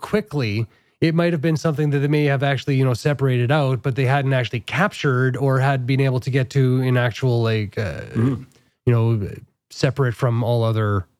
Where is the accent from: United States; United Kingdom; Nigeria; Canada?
Canada; Saskatchewan; I grew up in Saskatchewan.